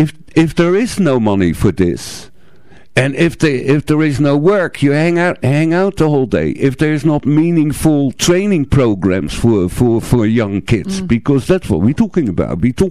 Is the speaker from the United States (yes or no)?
no; Netherlands; English is a second language; and I'm coming from Holland. You know, I'm born in Holland.